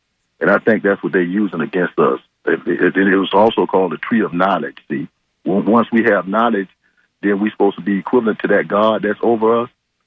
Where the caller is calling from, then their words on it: Mango, Florida, United States; Oh, good morning. … from Mango.